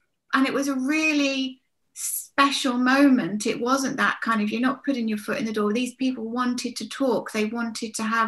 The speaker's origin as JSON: {"language": "English", "town": "Peterborough", "region": "East of England", "country": "United Kingdom", "said": "I'm from Peterborough, so that landscape's very familiar."}